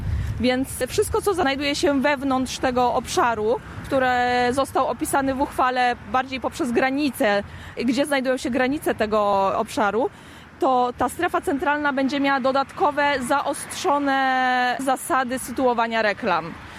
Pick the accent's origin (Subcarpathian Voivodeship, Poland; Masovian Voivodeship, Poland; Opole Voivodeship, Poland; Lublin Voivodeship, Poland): Subcarpathian Voivodeship, Poland; Rzeszów; Ja pamiętam jeszcze Rzeszów z mojego dzieciństwa, dlatego ja tak walczę o ten ładny Rzeszów, bo ja jestem rzeszowianką z pochodzenia